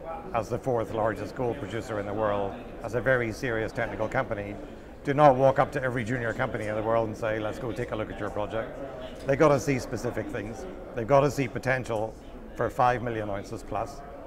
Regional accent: Ireland; moved away as an adult; now in Vancouver, Canada; You know, I came from Ireland to Vancouver around 2005.

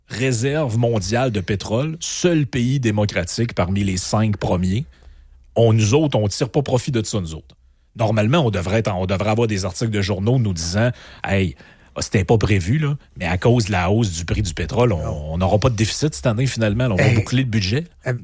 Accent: Quebec, Canada; moi, j'aimerais ça, là, que le lac Saint-Jean, ma région natale, fasse partie de l'archipel d'Hawaï

